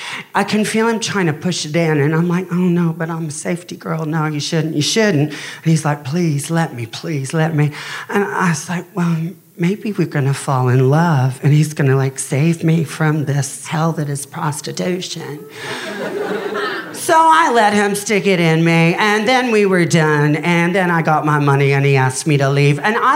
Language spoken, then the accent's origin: English; Australia; now in London, United Kingdom; See, I'm actually Australian